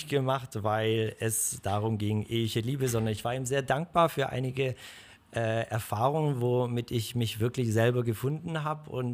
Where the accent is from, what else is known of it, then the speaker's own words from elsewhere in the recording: Leonberg, Baden-Württemberg, Germany; Ich bin in Leonberg geboren und in Leonberg aufgewachsen.